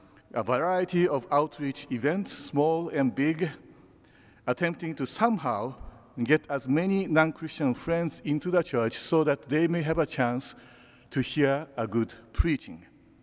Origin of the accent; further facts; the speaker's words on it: Japan; When I was growing up in Japan, Advent was the high season for evangelism.